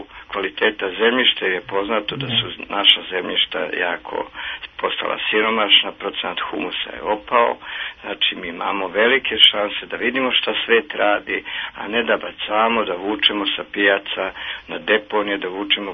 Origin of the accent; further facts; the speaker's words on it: Dragačevo, Moravica District, Serbia; Ja sam iz Dragača